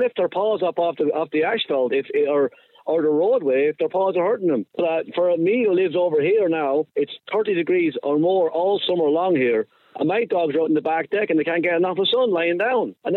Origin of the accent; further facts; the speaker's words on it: Ireland; Like, I grew up in Ireland before, like, when I was home.